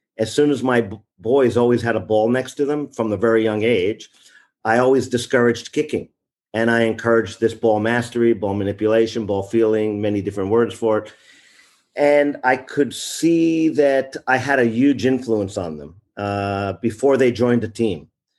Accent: Bronx, New York, United States; moved away as an adult; now in Japan; So originally, I'm from New York, and I wound up over here in Japan in the mid-1980s. So although I was born in the Bronx, New York, most of my entire adult life has been spent overseas in Japan.

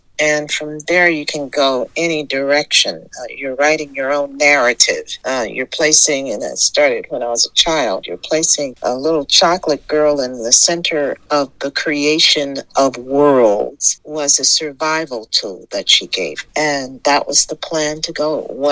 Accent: Dallas, Texas, United States; Originally from Dallas, Texas, born and raised.

